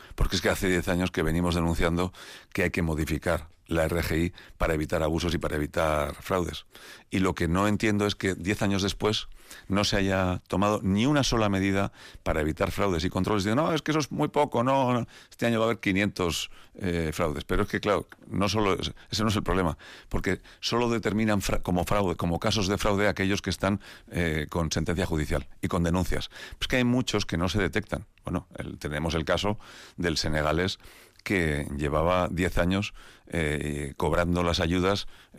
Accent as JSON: {"language": "Spanish", "region": "Basque Country", "country": "Spain", "said": "y que nos traten a los alaveses como vascos de segunda"}